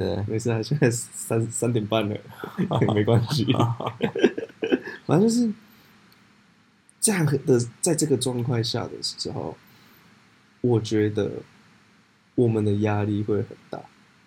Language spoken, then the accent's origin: Chinese; southern Taiwan, Taiwan; 那毕竟我们是南部人，那个就是礼俗很夸张